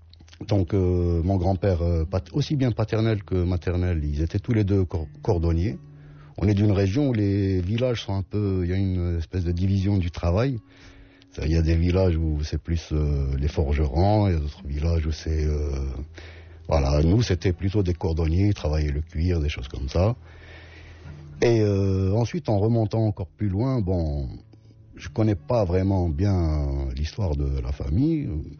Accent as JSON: {"language": "French", "town": "Algiers", "region": "Algiers Province", "country": "Algeria", "tie": "born or raised there", "first_language": "Arabic", "second_language": "French", "said": "Moi, j'ai grandi, je suis né, j'ai grandi à Alger. Mmh. Et bon, donc j'ai vécu. La première langue que j'ai parlé dans la rue, c'était plus. Beaucoup plus l'arabe, quoi."}